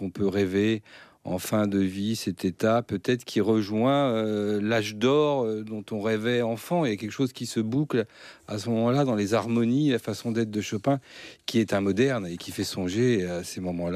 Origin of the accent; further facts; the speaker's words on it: Bourges, Centre-Val de Loire, France; born there; Je suis né pas loin, à Bourges, donc dans le Berry aussi, mais dans le Cher.